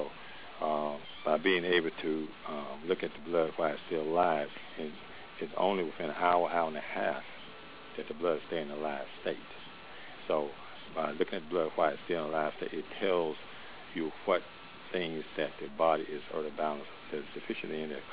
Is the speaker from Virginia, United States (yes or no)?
yes; Lynchburg, Virginia, United States; Oh, I'm from Lynchburg, Virginia.